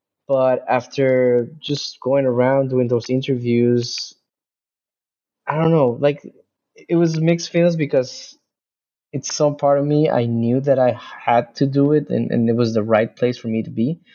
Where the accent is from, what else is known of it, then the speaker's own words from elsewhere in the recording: Mexico; I'm from Mexico. I live here, and I grew up all my life here.